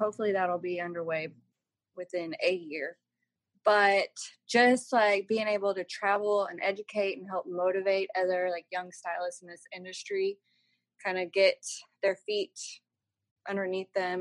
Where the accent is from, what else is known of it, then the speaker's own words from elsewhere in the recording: Waco, Texas, United States; I'm born and raised in Waco, Texas.